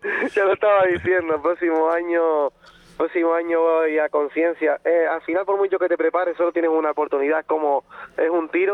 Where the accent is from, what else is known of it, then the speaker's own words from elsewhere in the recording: Canary Islands, Spain; estar ahí yo como único canario seleccionado en la historia por segundo año consecutivo